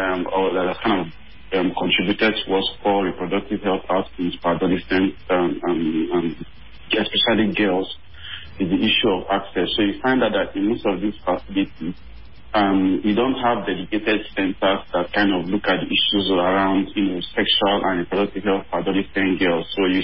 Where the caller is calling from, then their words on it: Abuja, Federal Capital Territory, Nigeria; I'm calling from Abuja.